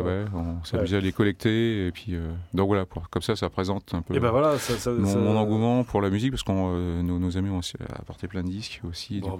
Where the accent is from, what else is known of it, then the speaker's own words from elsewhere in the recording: La Rochelle, Nouvelle-Aquitaine, France; Ouais, bah, je viens de La Rochelle, géographiquement.